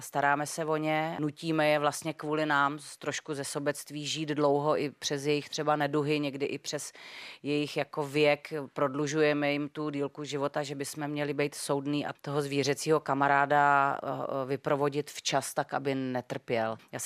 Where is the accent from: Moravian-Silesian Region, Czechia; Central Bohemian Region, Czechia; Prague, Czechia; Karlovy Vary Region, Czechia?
Prague, Czechia; já jsem typický staropražák, žiju teď na Malý Straně, narodila jsem se na Starém Městě